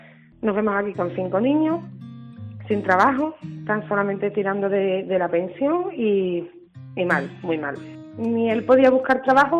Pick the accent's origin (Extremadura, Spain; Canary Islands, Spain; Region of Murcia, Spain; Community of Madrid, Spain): Extremadura, Spain; Badajoz; now in San Fernando, Spain; yo soy de Badajoz